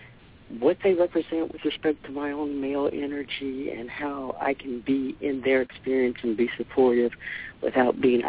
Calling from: Washington, District of Columbia, United States

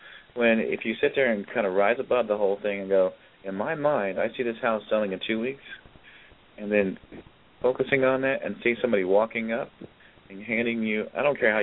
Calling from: Ohio, United States; I'm in Ohio, and Bree is in Montana.

